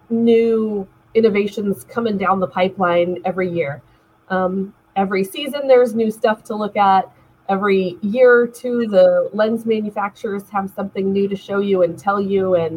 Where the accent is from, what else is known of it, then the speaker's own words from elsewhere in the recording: West Coast, United States; And my mom at the time was doing this kind of work in another state, because I'm actually from the West Coast.